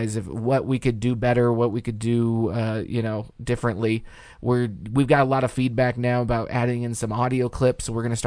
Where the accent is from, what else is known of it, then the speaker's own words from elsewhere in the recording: San Jose, California, United States; It's back in like my hometown where I used to go to wrestling.